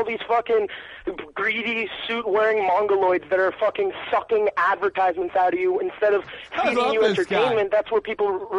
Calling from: Wayland, Massachusetts, United States; I'm calling from Wayland in Marlboro. Wayland in fucking Massachusetts.

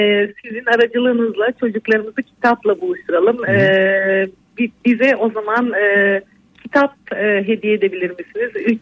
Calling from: Edremit, Balıkesir, Turkey; Ben Balıkesir Ezremit'ten arıyorum.

